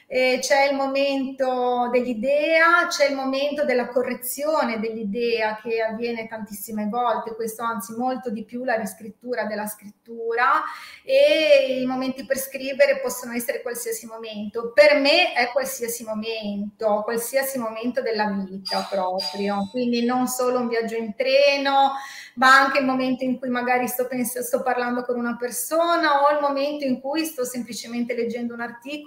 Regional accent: Liguria, Italy; io sono originario della Liguria di Ponente

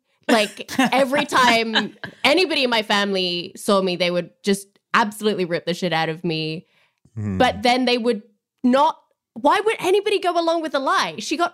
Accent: United Kingdom; even as a British person, I'm like, wow, those people from Massachusetts are really white.

